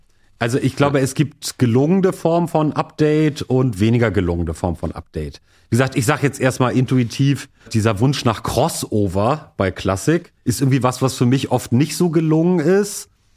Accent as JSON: {"language": "German", "region": "Hamburg", "country": "Germany", "said": "bin natürlich jetzt mit dem Aura des Nachtlebens sozialisiert als Hamburger"}